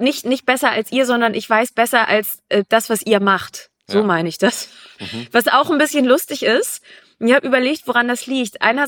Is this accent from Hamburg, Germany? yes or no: yes; Hamburg, Germany; Ich wohne direkt auf der Grenze zwischen Hamburg und Schleswig-Holstein. Ich fühle mich als Hamburgerin.